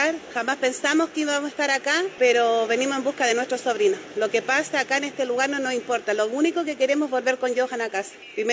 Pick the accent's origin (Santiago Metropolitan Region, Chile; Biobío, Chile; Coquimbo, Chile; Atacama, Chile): Santiago Metropolitan Region, Chile; Talagante; Y él se perdió tan lejos, somos de Talagante.